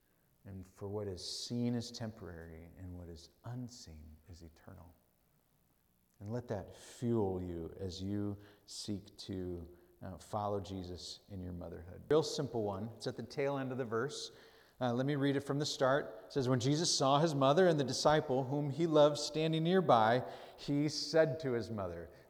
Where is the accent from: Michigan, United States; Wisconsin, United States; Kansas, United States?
Wisconsin, United States; But I'm being from Wisconsin. It's nice to hear of Wisconsinites still carrying the tradition of cheese.